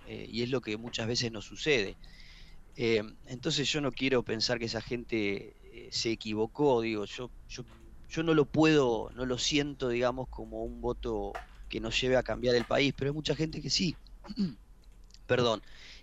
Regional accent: Mercedes, Buenos Aires Province, Argentina; now in Esperanza, Argentina; Yo tengo la suerte de haber vivido en ciudades pequeñas, en Mercedes, en provincias de Buenos Aires durante toda mi infancia, después ahora en Esperanza, en Santa Fe

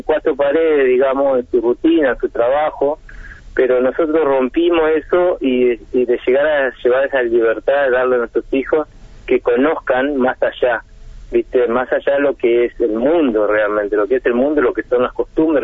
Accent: Santa Fe, Argentina; Somos santafesinos, toda la familia.

